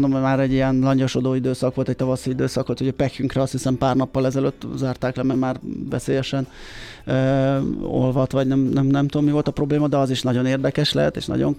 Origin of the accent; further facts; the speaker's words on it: Hungary; levette, hogy mi magyarok vagyunk